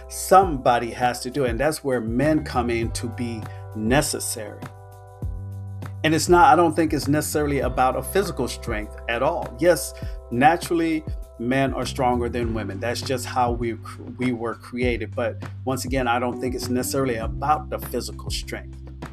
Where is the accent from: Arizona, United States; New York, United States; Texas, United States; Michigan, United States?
Texas, United States; Baytown; I remember when I was growing up in Baytown, Texas, I always saw, just like today, it hasn't changed, the industry of garbage trucks.